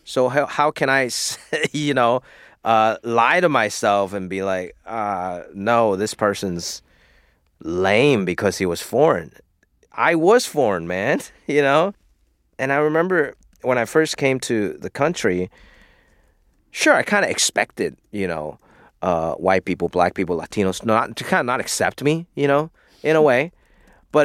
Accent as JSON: {"language": "English", "country": "Hong Kong", "tie": "born or raised there", "said": "Growing up in Hong Kong, Kung Fu was so prevalent and such a thing that you see on TV and in real life. And of course, being Asian American"}